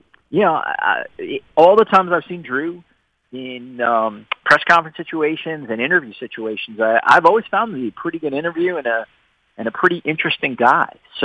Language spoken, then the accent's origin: English; New York, United States; I didn't grow up in South Bend, Indiana. I grew up around New York.